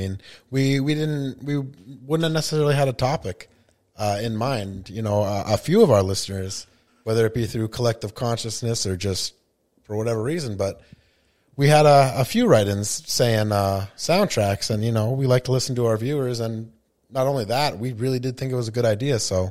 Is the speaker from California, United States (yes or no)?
no; Massachusetts, United States; Just because, again, I'm from Mass, I don't seem to know anything around here.